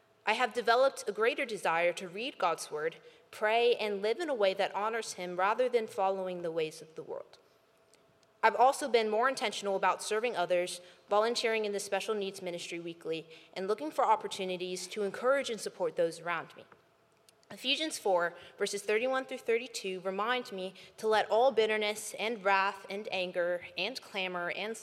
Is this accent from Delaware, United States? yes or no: yes; Delaware, United States; I grew up in Delaware, where from a young age I was taught to read the Bible, pray, and acknowledge Jesus Christ as my Lord and Savior.